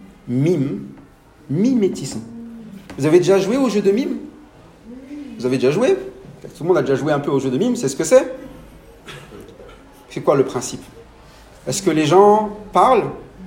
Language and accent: French; France; accent: French; also born or lived in Madagascar; Moi, j'ai grandi en France. J'ai un accent français. Quand je vais à Madagascar, ils me disent « Mais ton accent, t'as un accent français quand tu parles en malgache. »